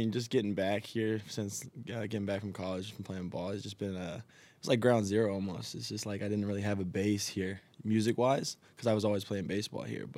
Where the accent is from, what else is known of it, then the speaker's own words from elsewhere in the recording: Las Vegas, Nevada, United States; We're like in the heart of it, man.